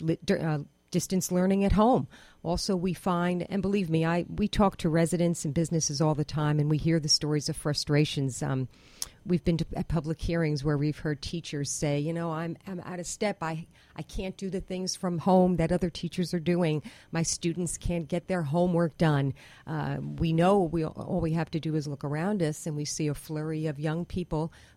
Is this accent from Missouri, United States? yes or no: no; Greenville, New York, United States; I'm from Greenville, and my partner is from the Durham, town of Durham.